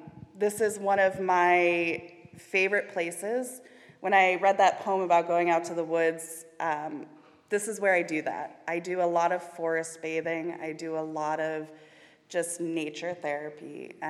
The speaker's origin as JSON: {"language": "English", "country": "United States", "tie": "born or raised there", "said": "I grew up on Lake Erie."}